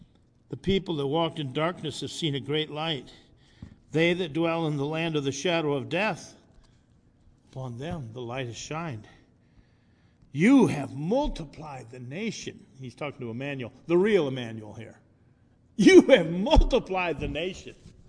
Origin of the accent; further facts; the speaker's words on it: Ireland; I'm Irish.